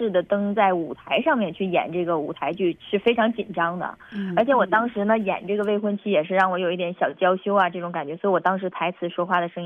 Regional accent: Northeast China, China; 因为我本人是这个东北人。

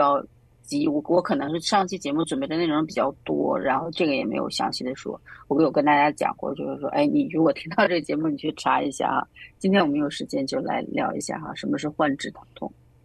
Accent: China; 那么对于我们中国人来说，其实能够更好的去理解这一部分。

